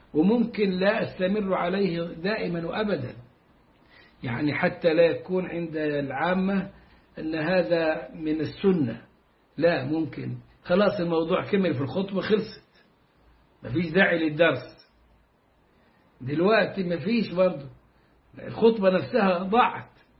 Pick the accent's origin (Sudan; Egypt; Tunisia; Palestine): Egypt; لكن عندنا في مصر كانت منتشرة جدا